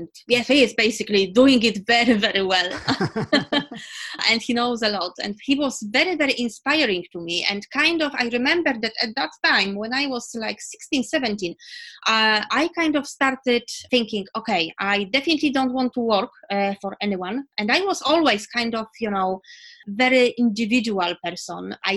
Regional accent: Poland; I grew up in Poland. I was born in Poland, yes.

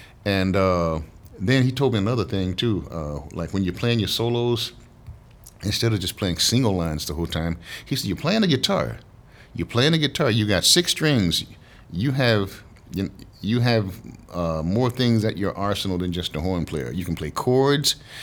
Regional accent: the South, United States; I grew up in the South, man.

